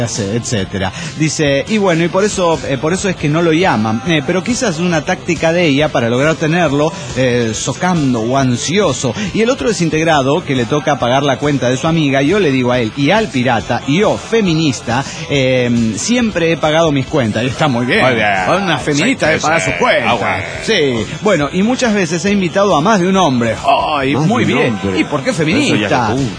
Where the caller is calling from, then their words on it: Costa Rica; de Costa Rica.